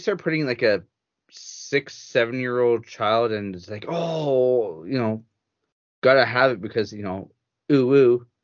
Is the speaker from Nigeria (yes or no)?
no; Canada; I'm Canadian. Leave me alone. Mm-hmm. We pronounce things differently up here.